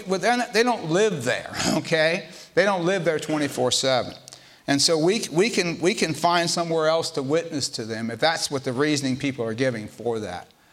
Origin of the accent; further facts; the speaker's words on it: Miami, Florida, United States; moved away as an adult; I'm from Florida originally. I think a lot of you know that. Grew up there. Until I went into the Navy. We lived in Miami when I was a child. We went to the Florida Keys